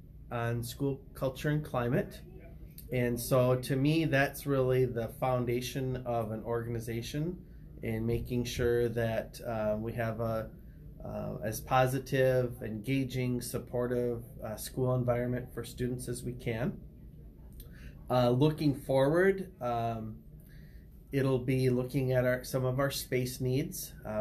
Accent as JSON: {"language": "English", "town": "Gladwin", "region": "Michigan", "country": "United States", "tie": "born there", "also_born_or_lived": "northern Minnesota", "said": "Originally, I'm from a small town by the name of Gladwin, Michigan, which is about 150 miles south of the Mackinac Bridge. So Michigan has an upper peninsula and a lower peninsula, and I was born in the lower peninsula."}